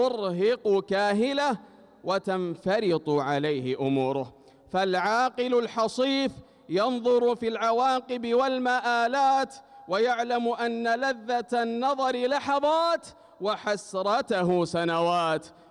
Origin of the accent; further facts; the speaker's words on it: Saudi Arabia; وأدِم نعمة الأمن والأمان على بلادنا المملكة العربية السعودية وعلى سائر بلاد